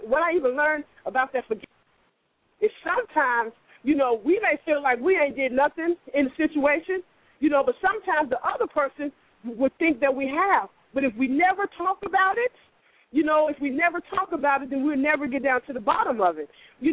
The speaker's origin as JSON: {"language": "English", "town": "Chicago", "region": "Illinois", "country": "United States", "lives_now": "Atlanta, United States", "said": "I'm originally from Chicago, just as the young lady said, but I'm living in Atlanta."}